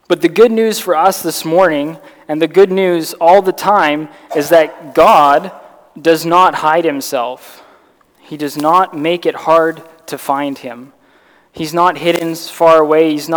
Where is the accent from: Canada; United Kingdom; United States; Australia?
Canada; Victoria, British Columbia; I'm from Victoria. I was born and raised in Victoria, and I grew up in a Christian home, and I went to Victoria Gospel Chapel until I was 10 years old